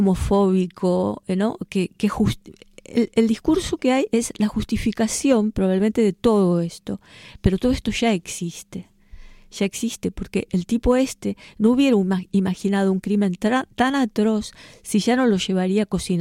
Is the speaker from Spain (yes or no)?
yes; Granada, Andalusia, Spain; un beso muy grande para todos los granadinos, que también es mi tierra.